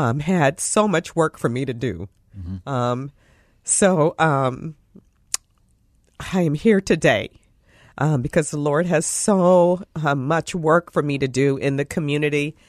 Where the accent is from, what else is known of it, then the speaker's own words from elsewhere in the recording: East St. Louis, Illinois, United States; That's my hometown.